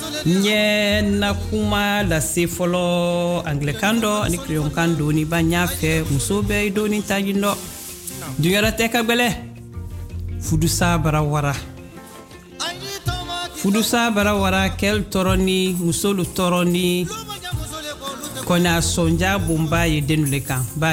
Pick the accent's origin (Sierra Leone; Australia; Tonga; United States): Sierra Leone; first language Mandingo; English is a second language; I'll be translating it in my mother language because 80% of my listeners are Madingo people. But I try always to say something in English because I was born and grew up in Sierra Leone with illiterate parents